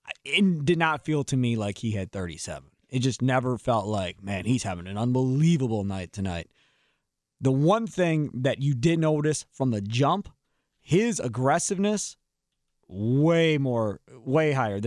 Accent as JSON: {"language": "English", "town": "Kenosha", "region": "Wisconsin", "country": "United States", "tie": "born or raised there", "said": "When I was growing up in Kenosha, filled with Chicago fans everywhere."}